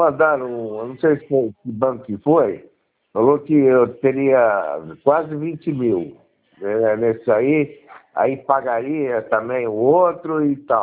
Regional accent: São Paulo, Brazil; Eu tô aqui numa casa que eu tenho em Itapetininga, mas eu sou de São Paulo.

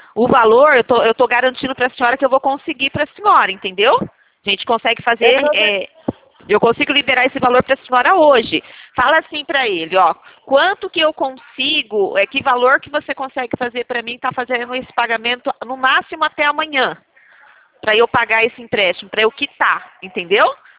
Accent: Presidente Prudente, São Paulo, Brazil

